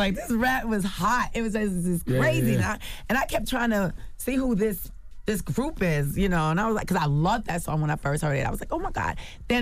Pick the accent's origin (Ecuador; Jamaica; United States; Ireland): Jamaica; Cause my father died at an early age, so I got raised by the street basically, and I'm West Indian, I'm Jamaican.